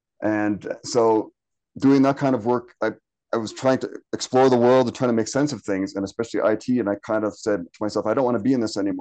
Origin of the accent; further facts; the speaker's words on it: Windsor, Ontario, Canada; also born or lived in Gatineau; now in Calgary, Canada; I'm originally from Windsor, Ontario, but I lived all over the place in Canada in the past 10 years or so.